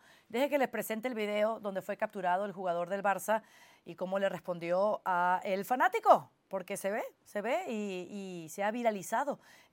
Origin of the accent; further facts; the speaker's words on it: Caracas, Capital District, Venezuela; born there; also born or lived in Zaragoza, Spain; Sí, en Caracas, Venezuela, orgullosamente.